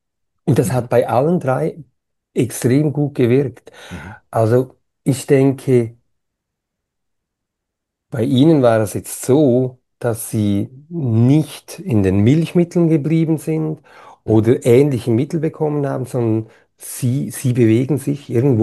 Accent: Switzerland; accent: Swiss; Aber ich bin ein typischer Schweizer. Weißt du, ich kann mich nicht überwinden. Ich habe immer den Schweizer Slang dazu.

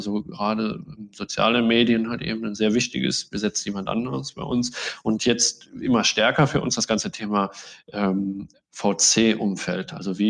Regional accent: Saarland, Germany; ich bin selber Saarländer

